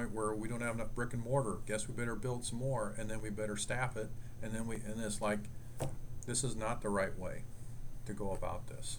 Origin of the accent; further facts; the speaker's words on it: Iowa, United States; Well, you know, I grew up here in Iowa, and my dad was a high school government history teacher